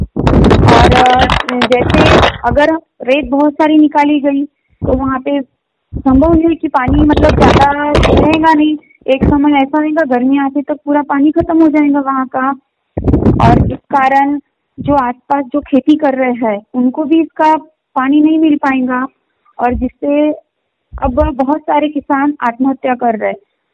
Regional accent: Lodhikheda, Madhya Pradesh, India; हमारे यहाँ तो नगर पालिका है और मैं लोधीखेड़ा से हूँ

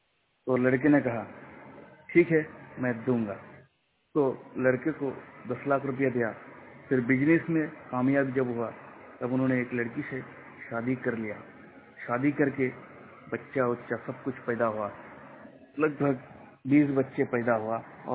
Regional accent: West Bengal, India; और मैं वेस्ट बंगाल का रहने वाला हूं।

